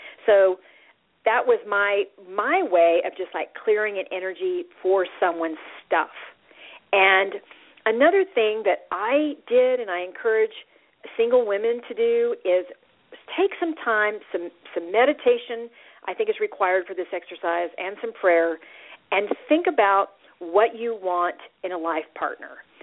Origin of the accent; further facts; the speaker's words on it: United States; And Americans, I have found, which I am proudly an American